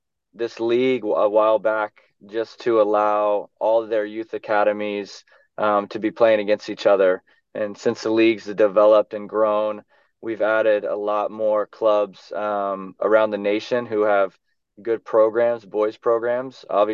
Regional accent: Houston, Texas, United States; since I'm from Houston, well, how did you get MLS Next so fast?

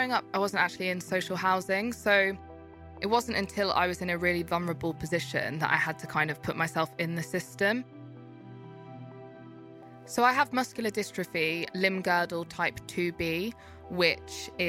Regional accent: Leicester, East Midlands, United Kingdom; now in London, United Kingdom; I am from Leicester. Couldn't go back to Leicester

